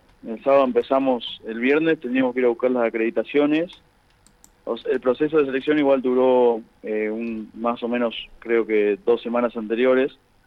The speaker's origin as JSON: {"language": "Spanish", "town": "La Plata", "region": "Buenos Aires Province", "country": "Argentina", "said": "yo soy de La Plata y me pedían que viva en La Plata, o más o menos cerca de La Plata"}